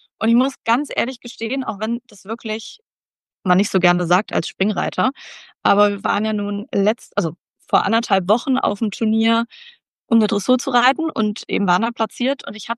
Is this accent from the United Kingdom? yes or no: no; Hesse, Germany; now in Switzerland; ursprünglich komme ich aus Nordhessen, also so ungefähr 500 Kilometer.